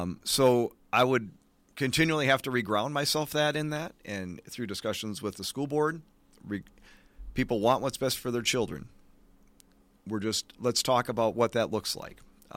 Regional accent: Racine, Wisconsin, United States; I've been joking that I'm a native cousin growing up in Racine.

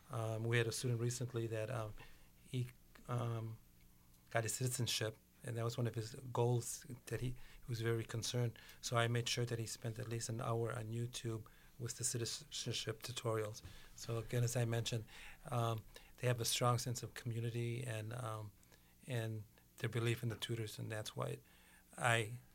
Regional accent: Racine, Wisconsin, United States; also born or lived in Twin Cities; Well, I was born and raised in Racine, but I lived 30 years in the Twin Cities, and in August it'll be 5 years that I've been back.

